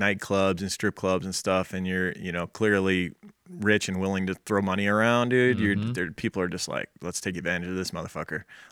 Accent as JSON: {"language": "English", "town": "Las Vegas", "region": "Nevada", "country": "United States", "tie": "born or raised there", "said": "I grew up in Vegas. Everyone just thinks it's the strip. There's more to it."}